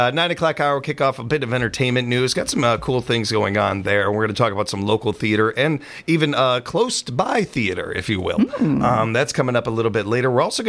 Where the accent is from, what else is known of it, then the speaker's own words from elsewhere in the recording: Chicago, Illinois, United States; watching a bit of the festivities and what's going on in my hometown of Chicago